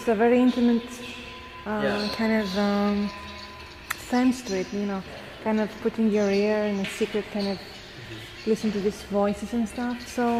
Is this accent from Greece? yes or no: yes; Greece; I'm from Greece, by the way.